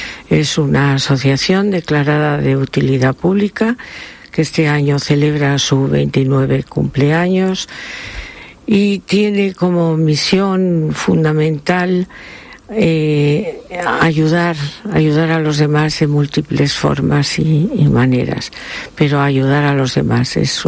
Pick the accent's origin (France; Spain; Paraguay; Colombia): Spain; Asturias; también en el norte, yo soy asturiana, y en Asturias la música era realmente algo notable